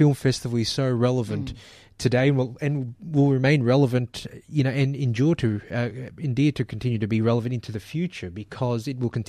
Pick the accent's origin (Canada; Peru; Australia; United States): Australia; I'm Australian with half Greek and half Filipino heritage.